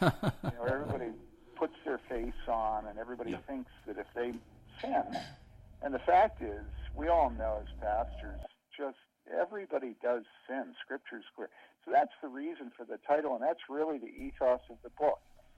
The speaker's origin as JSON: {"language": "English", "town": "Havertown", "region": "Pennsylvania", "country": "United States", "tie": "born or raised there", "said": "we grew up 11 minutes from your church, and I grew up on Rodman Avenue in Havertown."}